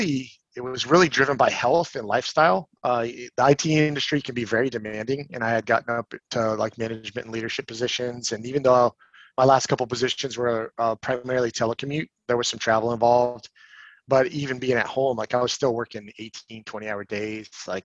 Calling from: Lakeland, Florida, United States; I am based out of Lakeland, Florida. So I'm right between Tampa and Orlando and just about 30 minutes from Mickey Mouse Land.

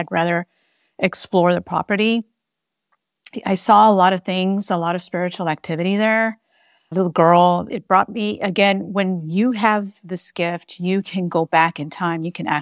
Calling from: Texas, United States; I live in a suburb of Austin, Texas.

